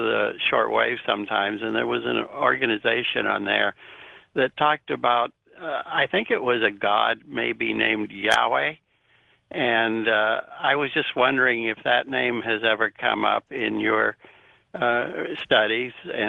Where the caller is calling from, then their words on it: Ponca City, Oklahoma, United States; Calling from Ponca City, Oklahoma.